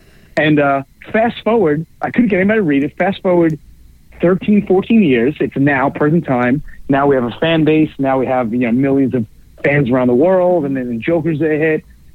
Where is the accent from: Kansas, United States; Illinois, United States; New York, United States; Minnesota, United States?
New York, United States; New York City; So I was always obsessed with that idea of growing up in New York and taking the subways and commuting to work all the time.